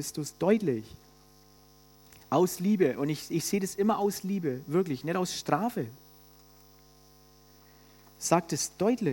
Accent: Germany; Wir sind Deutsche, wir machen es eben so, wir machen es immer so.

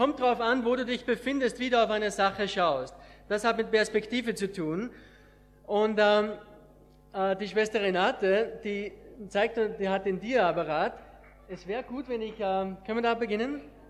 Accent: Schladming, Styria, Austria; ich komme aus Österreich, von Schladming, vielleicht Salzburg wisst ihr, und Schladming

